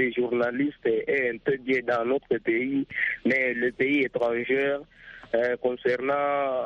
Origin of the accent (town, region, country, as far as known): DR Congo